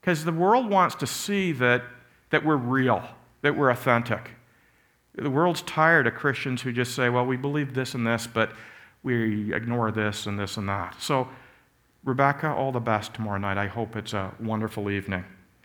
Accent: London, United Kingdom; We're from London. We're way more conservative.

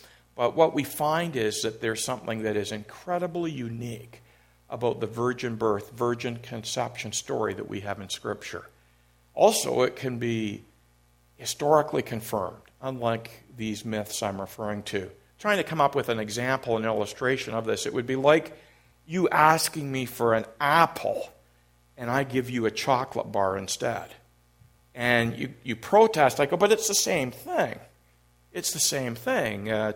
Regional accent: Orillia, Ontario, Canada; born there; I was born in Orillia.

